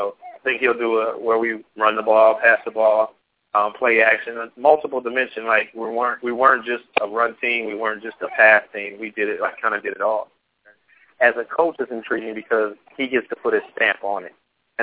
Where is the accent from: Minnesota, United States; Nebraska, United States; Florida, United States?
Florida, United States; Orlando; I'm from Orlando, actually, with my family.